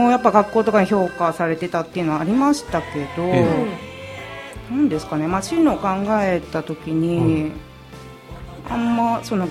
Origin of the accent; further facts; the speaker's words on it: Saitama, Japan; moved away as an adult; 私埼玉出身なんですけど、はい、まあ、高校卒業するまで埼玉の地元にいて、そこからまあ都内で何回かまあ引っ越しとかもして、はいはいはい、まあ、計 4、5回引っ越ししてる人間なんですけど